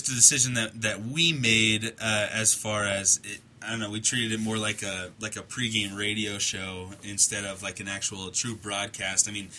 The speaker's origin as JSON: {"language": "English", "region": "Oregon", "country": "United States", "tie": "born or raised there", "said": "I love my home state. I think Oregon is the coolest place to live. I think it's the coolest state of the 50."}